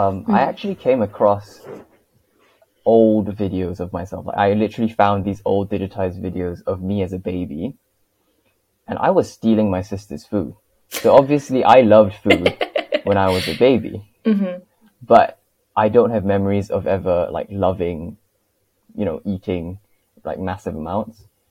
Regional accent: Singapore; moved away as an adult; also born or lived in United Kingdom; I was born and raised in Singapore from, you know, 0 to like 20, was I 20, I think, when I went to the UK for the first time. And then I was there from the age of 20 to 24.

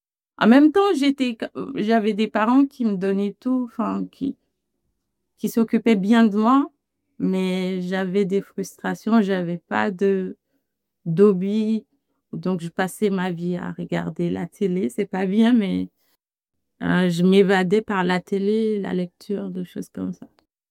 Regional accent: Lyon, Auvergne-Rhône-Alpes, France; J'ai deux frères et deux sœurs. Je suis lyonnaise. J'avais un père allemand

